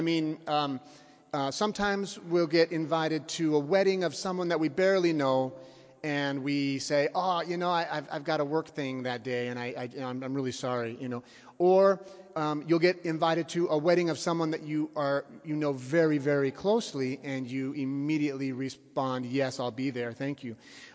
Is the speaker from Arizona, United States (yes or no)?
no; Salt Lake City, Utah, United States; This is my home metropolis, because I'm from Salt Lake City originally. So I feel like I've come home